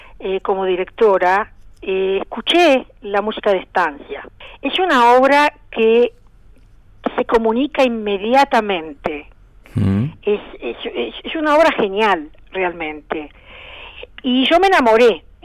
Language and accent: Spanish; Uruguay; moved away as an adult; also born or lived in Israel / United States; Bueno, nacida y criada en el Uruguay. Y al terminar mi educación secundaria, fui para Israel.